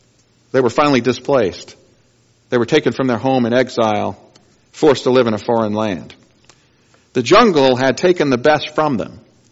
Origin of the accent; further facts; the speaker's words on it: Georgia, United States; I come from North Georgia, and a lady remarked to me one time she'd seen a wolf in her backyard.